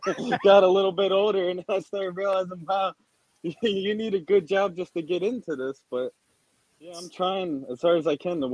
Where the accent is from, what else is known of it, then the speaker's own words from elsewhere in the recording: New Jersey, United States; So like central, like right outside of Philly.